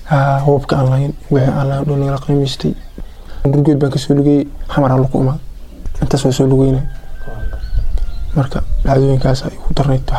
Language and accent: Somali; Ceelcad, Gedo, Somalia; born there; Aniga hadda waa kasoo laabtay Eelacad aan ku dhashay, Eelacad aan ku dhashay maanta joogaa.